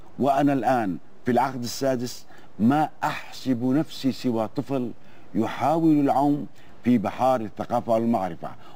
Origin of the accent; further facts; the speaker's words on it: Al-Hasakah Governorate, Syria; born there; إن مسقط رأسي هو محافظة الحسكة، ويطلق عليها الجزيرة لأنها تقع بين نهري دجلة والفرات.